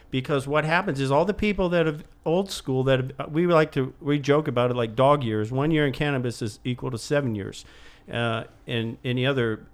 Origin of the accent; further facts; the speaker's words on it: California, United States; I'm from South Orange County.